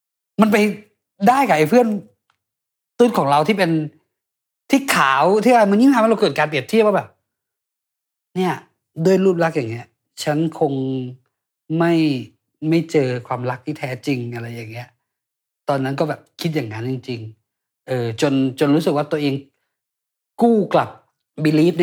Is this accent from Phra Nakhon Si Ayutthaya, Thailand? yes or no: no; Surat Thani, Thailand; moved away as an adult; now in Bangkok, Thailand; ครอบครัวเราอยู่ที่นู่นพ่อแม่อะไรต่างๆแต่เราสร้างทุกอย่างที่นี่ด้วยตัวเองอ่ะมันก็เลยกลายเป็นบ้านของเราอ่ะแม้แต่ที่ตัวเมืองที่สุราษฎร์ธานีมันก็ไม่ใช่บ้านเรา